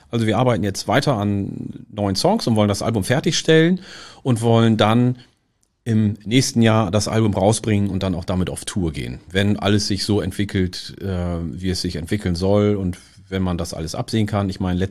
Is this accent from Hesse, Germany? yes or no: no; Hamburg, Germany; die Menschen sagen, Alter, man hört richtig, dass du aus Hamburg kommst. Ich komme nicht aus Hamburg, ich komme von St. Pauli, Alter.